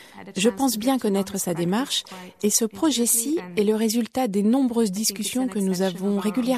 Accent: Poland; Je travaille principalement en Belgique et aux Pays-Bas. Je suis originaire de Pologne.

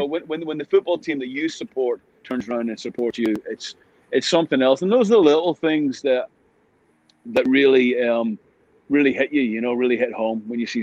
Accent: Belfast, Northern Ireland, United Kingdom; him and I both growing up in Belfast when we were kids in the 70s and 80s

